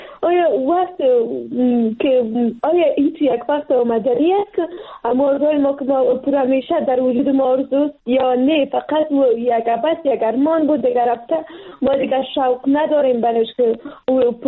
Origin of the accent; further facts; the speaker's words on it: Afghanistan; ما پشتون هستیم و یا افغان هستیم،